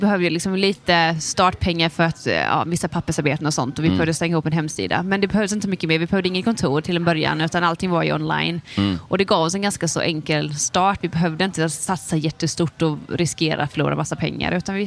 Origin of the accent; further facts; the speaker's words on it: Sweden; Jag är väldigt svensk.